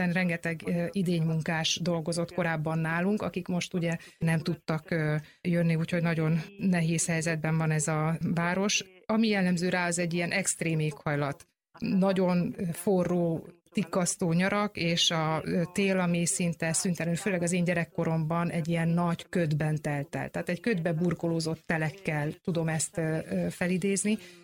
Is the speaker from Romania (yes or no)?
no; Catalonia, Spain; Katalóniában ugye három helyhez kötődöm nagyon intenzíven, a saját élettörténetemből kifolyólag is, ahol születtem, felnőttem, ahol a nyarakat töltöttem